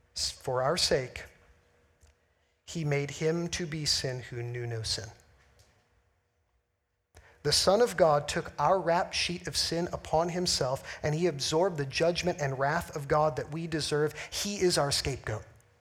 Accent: United States; I mean, I'm an American.

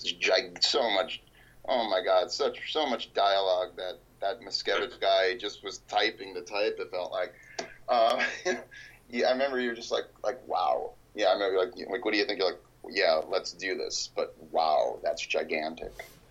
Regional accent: Greenpoint, New York, United States; were floored by the fact that I'm from Greenpoint.

